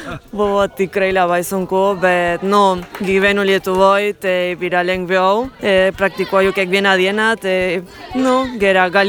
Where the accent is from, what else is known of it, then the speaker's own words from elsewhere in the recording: Argentina; Lithuanian is a second language; now in Lithuania; jie migravo į Argentiną tarp karų, tai jie pradėjo dalyvauti lietuvių bendruomenė Argentinoje, taip ir mano senelis ir mama, taip ir aš, tai dėl to jaučiuosi kaip lietuvė.